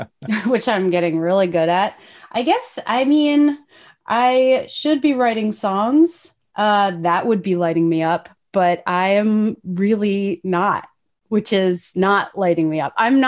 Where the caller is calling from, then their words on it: New York, United States; I am in the Hudson Valley, New York.